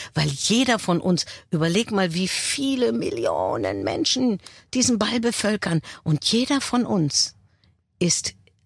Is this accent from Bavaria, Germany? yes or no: no; Berlin, Germany; ich bin ja Berlinerin und ich habe eine Verbundenheit zu diesem Fleckchen Erde.